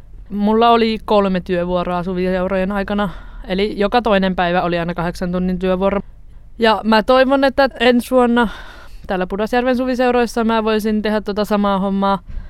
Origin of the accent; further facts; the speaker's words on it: Espoo, Uusimaa, Finland; mä olen Espoosta kotoisin ja olen nyt Ranuan opistossa.